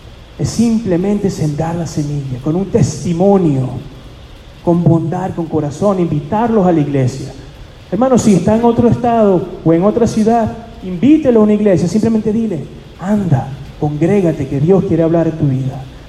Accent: Venezuela; also born or lived in Houston; now in United States; Cuando yo llegué a este país, hermano, yo viví en Houston, Texas. Yo vine de Venezuela directamente a Houston, no dominaba el idioma.

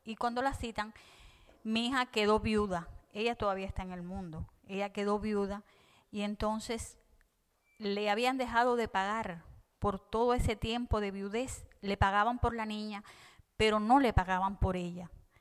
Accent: Cuba; Para los que no me conocen, yo soy de Cuba y llegué

